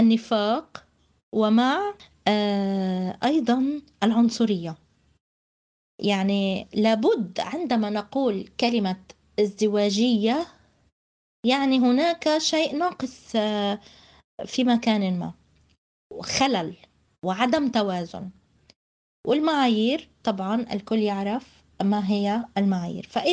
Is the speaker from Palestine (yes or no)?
yes; Palestine; ولنرفع صوتنا أيضا كفلسطينيين ونعاني من هذه الازدواجية